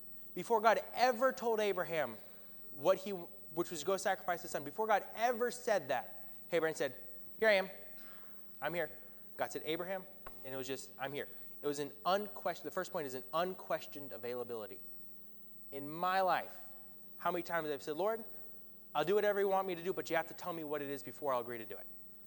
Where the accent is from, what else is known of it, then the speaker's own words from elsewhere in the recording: Georgia, United States; I grew up speaking extremely fast. I'm from Georgia where everyone speaks very slowly.